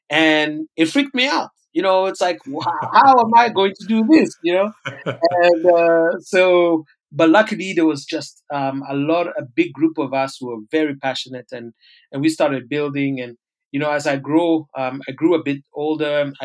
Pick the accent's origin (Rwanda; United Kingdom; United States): Rwanda; So, you know, I'm originally from Rwanda. I grew up in Rwanda.